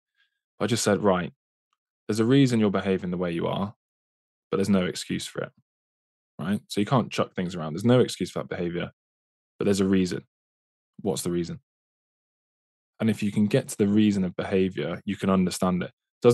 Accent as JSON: {"language": "English", "town": "Oxford", "region": "South East England", "country": "United Kingdom", "said": "I'm from Oxford, and that's not even a small town. It's quite a reasonable sized city."}